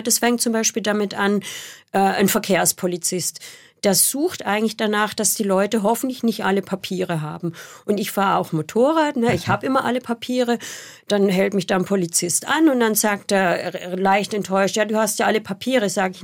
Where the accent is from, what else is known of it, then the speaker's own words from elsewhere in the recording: Lörrach, Baden-Württemberg, Germany; Ich bin ja aus Lörrach, also von daher ist man oft über die Grenze.